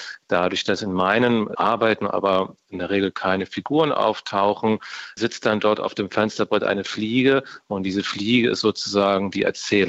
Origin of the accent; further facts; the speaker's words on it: East Germany, Germany; ich bin in DDR groß geworden